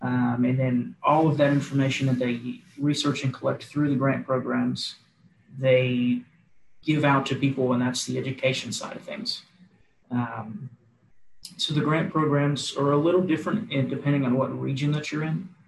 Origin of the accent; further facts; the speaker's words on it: Georgia, United States; So I grew up in South Georgia. Valdosta would be the what I like to call the big town around where I live.